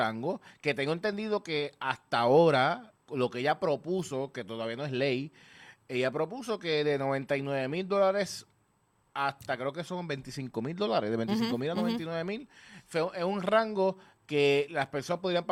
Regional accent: Puerto Rico; Nos beneficia a nosotros como puertorriqueños.

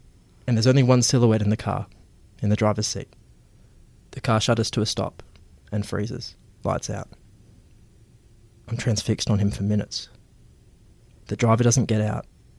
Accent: Geraldton, Western Australia, Australia; growing up in Geraldton, you know, I grew up gay in the country

